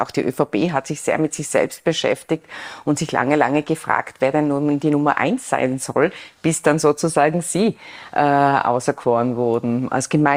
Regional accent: Innsbruck, Tyrol, Austria; man hatte tatsächlich als Innsbruckerin schon den Eindruck, dass man sich primär mit sich selbst beschäftigt hat.

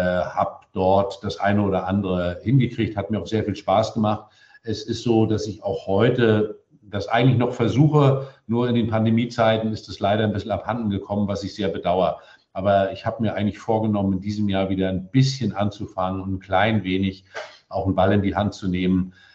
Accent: Mecklenburg-Vorpommern, Germany; sowohl bei mir in meiner Heimat in Mecklenburg-Vorpommern, aber ich bin halt sehr, sehr viel in Berlin.

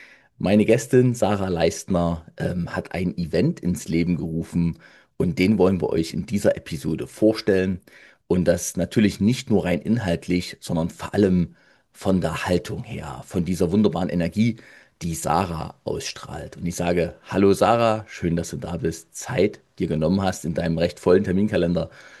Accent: Dresden, Saxony, Germany; now in Leipzig, Germany; Ich komme ja aus Dresden, wohne in Leipzig.

